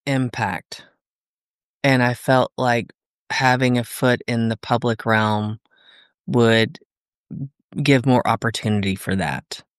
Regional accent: Tennessee, United States; I grew up in Tennessee, gardening and playing in the woods with all the neighbor kids

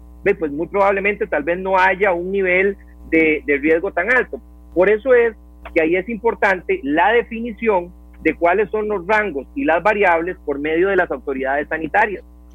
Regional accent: Costa Rica; pero yo, a ciencia cierta y como costarricense

